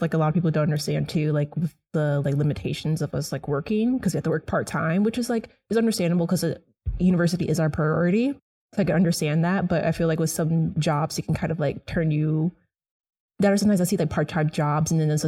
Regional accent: United States; And I'm like, oh no, I'm just American.

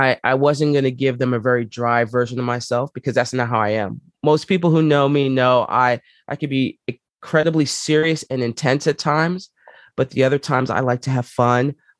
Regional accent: New York, United States; So growing up there, you know, I grew up in Co-op City. And for those who live in the Bronx, they know where that's at.

